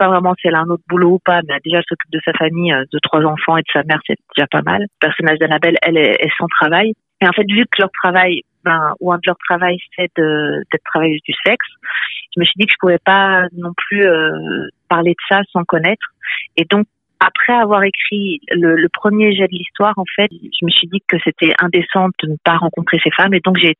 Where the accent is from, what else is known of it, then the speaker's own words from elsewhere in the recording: France; moved away as an adult; now in Belgium; Ouais, en fait, moi je suis française qui vit en Belgique depuis 24 ans, donc c'est vrai que je connais les deux pays.